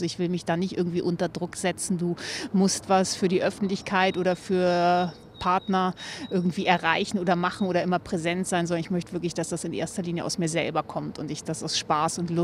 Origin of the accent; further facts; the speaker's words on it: Ahrensburg, Schleswig-Holstein, Germany; moved away as an adult; also born or lived in Hamburg; now in Munich, Germany; ich bin eben genau in Hamburg geboren, in Ahrensburg aufgewachsen, in Schleswig-Holstein und bin dann im Laufe des Studiums eigentlich nach München gegangen